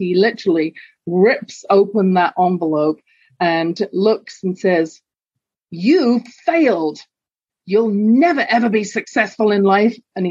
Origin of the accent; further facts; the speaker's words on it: London, United Kingdom; now in Canada; You can tell from my accent, I wasn't born in Canada. I'm actually originally from London, England.